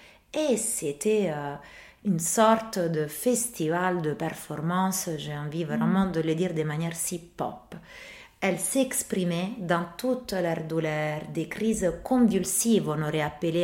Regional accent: Rome, Lazio, Italy; also born or lived in Naples; je suis originaire de Naples, mais j'ai grandi à Rome toute ma vie

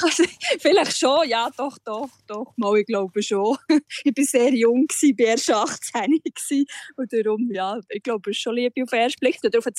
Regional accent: Switzerland; Aber als Schweizer ist man ja sehr, man hat den roten Pass, man kann immer wieder zurückkommen

